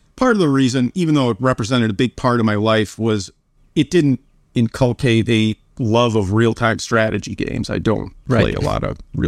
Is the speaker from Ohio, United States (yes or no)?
yes; Cleveland, Ohio, United States; I grew up in Cleveland, and we moved around a lot when I was a kid